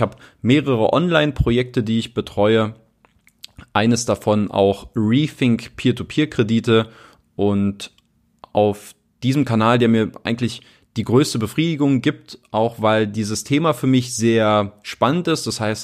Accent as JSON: {"language": "German", "region": "Berlin", "country": "Germany", "tie": "born or raised there", "said": "Ich komme aus Berlin. Ich bin in Berlin aufgewachsen. in Berlin-Köpenick, für die, die es genauer wissen wollen"}